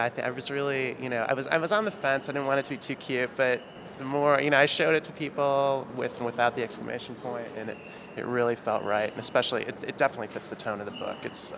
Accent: Michigan, United States; I grew up in just outside of Detroit, and sort of, all of the major knife grinders in the Detroit metropolitan area were somehow related to me

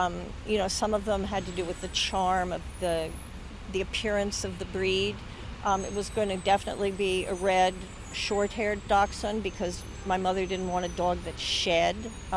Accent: Philadelphia, Pennsylvania, United States; Oh, it was when I was growing up in Philadelphia.

